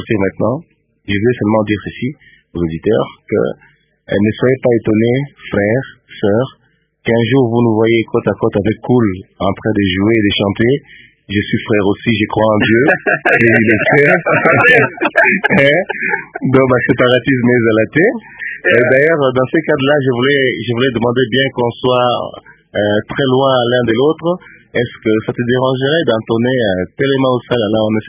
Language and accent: French; Kisangani, Tshopo, DR Congo; je suis né, j'ai grandi à Kisangani.